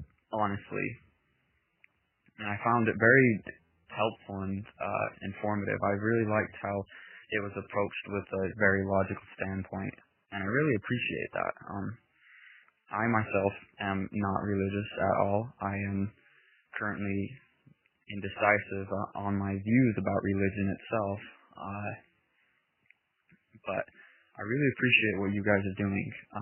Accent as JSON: {"language": "English", "region": "Utah", "country": "United States", "said": "I'm from Utah, as I'm sure you're aware, is a very religious area in the United States."}